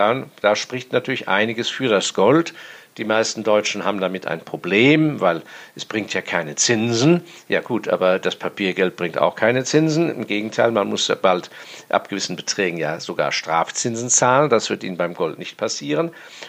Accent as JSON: {"language": "German", "country": "Hong Kong", "tie": "born or raised there"}